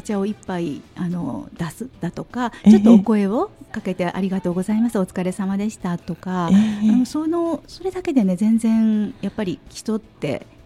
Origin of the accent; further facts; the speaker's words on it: Shiga, Japan; あと地元の滋賀県であります広告代理店